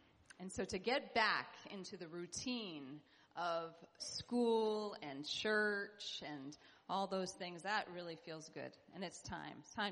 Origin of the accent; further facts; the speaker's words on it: New England, United States; I am from New England, and I am the new kid on the block here